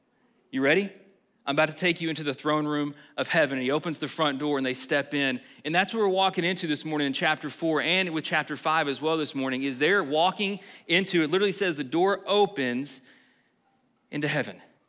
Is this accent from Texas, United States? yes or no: yes; Texas, United States; If you're an English person, and I'm not, I'm from Texas